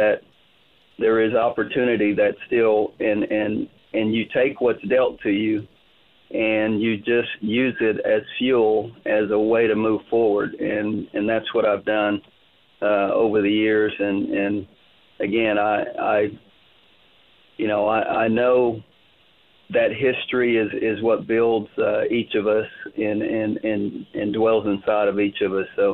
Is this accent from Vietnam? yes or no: no; Tulsa, Oklahoma, United States; I grew up in the Tulsa public school system, and I took Oklahoma history in high school